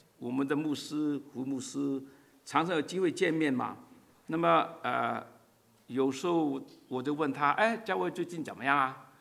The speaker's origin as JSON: {"language": "Chinese", "region": "Guangdong", "country": "China", "said": "我是广东人，"}